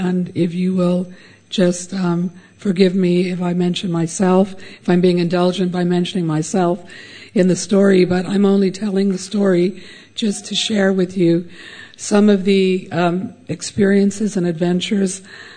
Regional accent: Winnipeg, Manitoba, Canada; when I returned to my hometown in Canada, Winnipeg, Canada

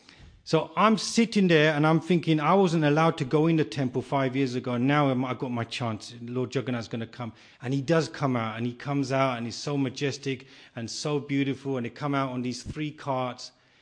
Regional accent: England, United Kingdom; And I'm from England, so I'm not used to it.

